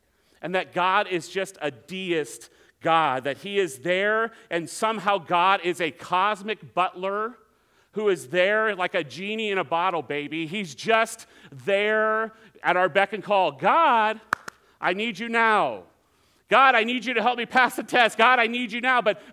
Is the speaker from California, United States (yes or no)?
yes; Alameda, California, United States; I grew up in Alameda. I grew up in a house